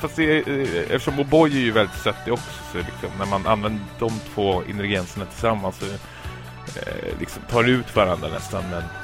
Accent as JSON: {"language": "Swedish", "town": "Stockholm", "region": "Stockholm County", "country": "Sweden", "said": "Jag kom från Sverige. Var ifrån Sverige? Stockholm"}